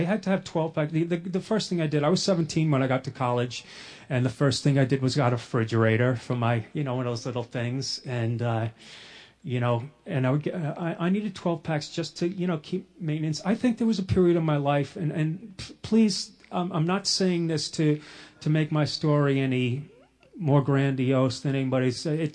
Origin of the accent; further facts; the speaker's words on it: Bronx, New York, United States; You know, I was born in the Bronx. I went to high school in the Bronx, so a lot of my drinking story takes place in the Bronx in those years.